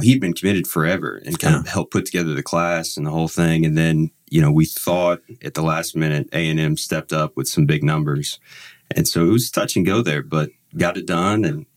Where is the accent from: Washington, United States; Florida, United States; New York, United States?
Florida, United States; Gainesville; So, born and raised in Gainesville